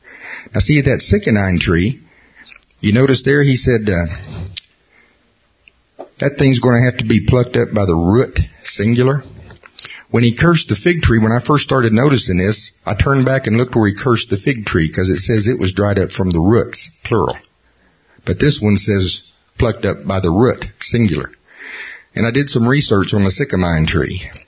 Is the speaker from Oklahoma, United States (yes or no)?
yes; Oklahoma, United States; I'm from Oklahoma, and my grandfather on my dad's side had a large combination ranch and farm.